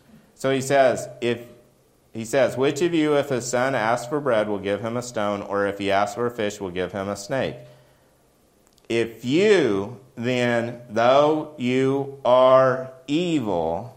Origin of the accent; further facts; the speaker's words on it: Oklahoma, United States; Like, where I come from, Where I grew up in Oklahoma, we didn't have a bunch of rocks, right?